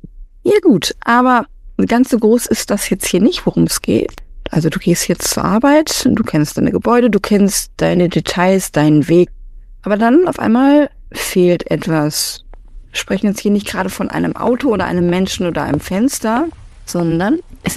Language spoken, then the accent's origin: German; Bochum, North Rhine-Westphalia, Germany; Bei uns in Bochum wäre es zum Beispiel, glaube ich, der Kuhhirte.